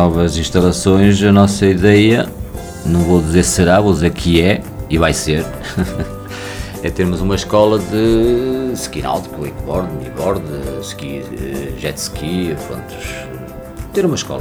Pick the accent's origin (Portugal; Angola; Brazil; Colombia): Portugal; Viana do Castelo; moved away as an adult; Porque sou de Viana do Castelo. Talvez não tenha nascido em Viana do Castelo, mas a minha mãe é de Viana do Castelo e eu estudei em Viana do Castelo e só emigrei com 19 anos.